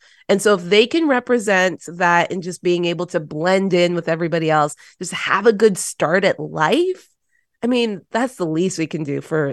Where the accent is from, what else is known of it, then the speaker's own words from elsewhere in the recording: Toronto, Ontario, Canada; I grew up in Toronto city housing.